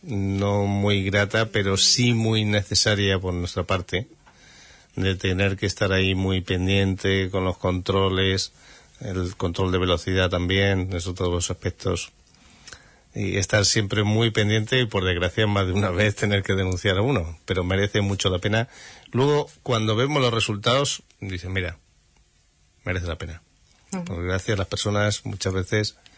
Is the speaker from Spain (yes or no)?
yes; Alicante, Valencian Community, Spain; yo vengo de Alicante